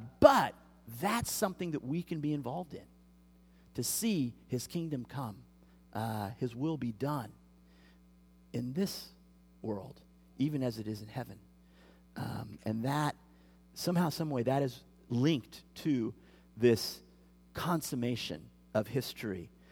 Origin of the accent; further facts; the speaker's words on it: Kansas, United States; I grew up in Kansas, and, you know, in April, you could look out, and you could see the wheat fields